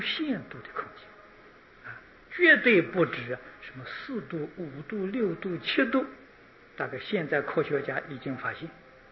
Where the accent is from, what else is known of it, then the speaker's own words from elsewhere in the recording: China; 这是我们中国人俗话常讲啊，千江有水千江月。